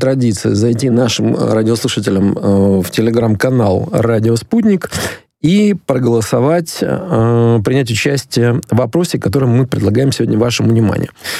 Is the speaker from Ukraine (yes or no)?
yes; Ukraine; Я уроженец юго-восточной Украины